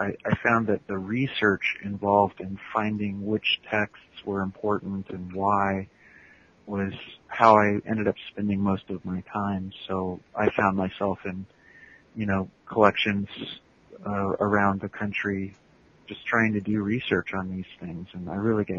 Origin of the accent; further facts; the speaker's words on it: Seattle, Washington, United States; living in Seattle, I was born and raised in Seattle, and it's really a great book town.